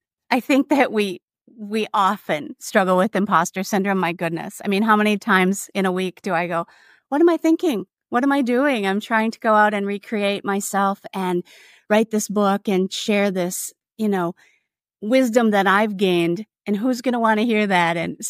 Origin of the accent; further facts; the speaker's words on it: Minnesota, United States; I referred to myself being a Minnesotan, and we're Minnesota nice.